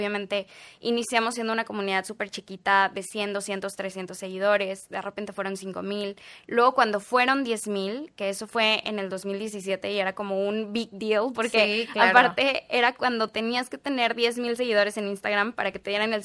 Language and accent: Spanish; Tamaulipas, Mexico; al final del día yo soy tamaulipeca y llevo ya 10 años viviendo acá